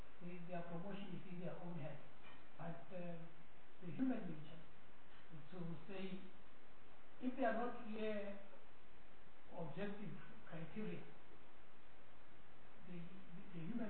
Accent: Free State, South Africa; I'm from the Free State, and the issue of deployment and nepotism

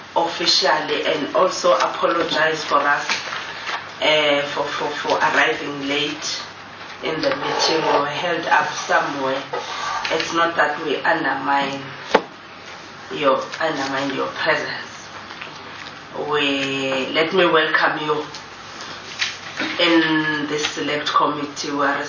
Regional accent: Eastern Cape, South Africa; from Eastern Cape.

